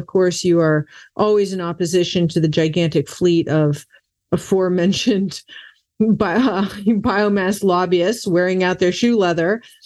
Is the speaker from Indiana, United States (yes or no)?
no; Massachusetts, United States; I had recently moved back to my home state of Massachusetts many years ago